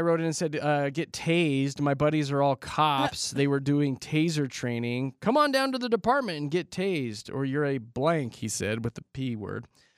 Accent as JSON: {"language": "English", "town": "Lakewood", "country": "United States", "said": "So I'm from Lakewood."}